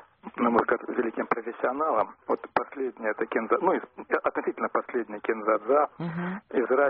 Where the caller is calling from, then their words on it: Rostov, Rostov Oblast, Russia; я из Ростова звонил.